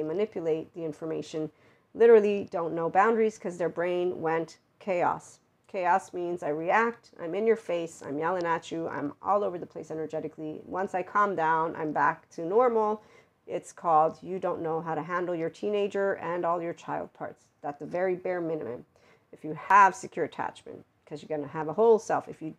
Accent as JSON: {"language": "English", "country": "United States", "said": "To this day … because I'm American to my Italian friends."}